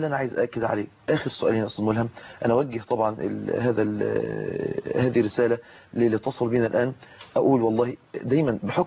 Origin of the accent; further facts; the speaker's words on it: Mansoura, Dakahlia, Egypt; كتير جدا من امهات عندنا في المنصوره بيشتكوا